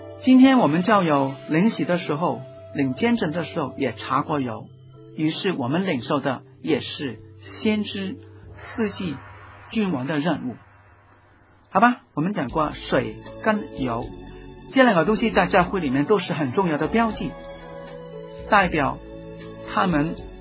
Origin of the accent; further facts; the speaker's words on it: Guangdong, China; 好像油能够我们广东人也用百花油